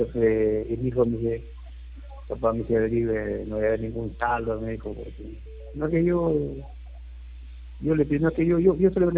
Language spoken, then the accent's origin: Spanish; Los Olivos, Lima, Peru; yo soy de Los Olivos, mi hijo de Trujillo.